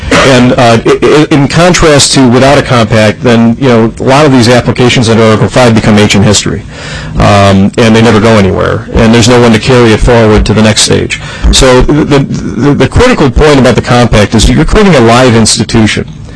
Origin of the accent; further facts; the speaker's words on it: Chicago, Illinois, United States; From Chicago, the city.